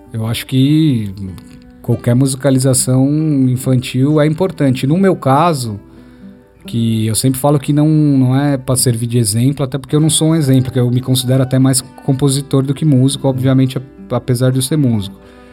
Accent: São Paulo, Brazil; eu sou de São Paulo, mas a gente já morava na praia

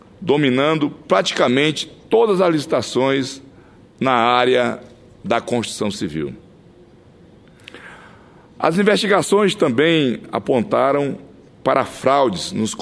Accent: Acre, Brazil; Eu, que nasci e me criei no Acre, sou uma criança do pé rachado.

